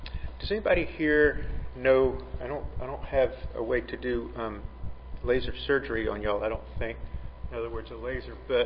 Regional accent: Georgia, United States; I'm from Georgia, so I have, you might say, a vested interest in looking at what we do as a country in the United States

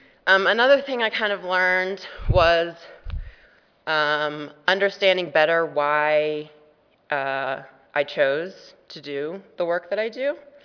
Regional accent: Virginia, United States; I grew up in Virginia, a very middle-class upbringing

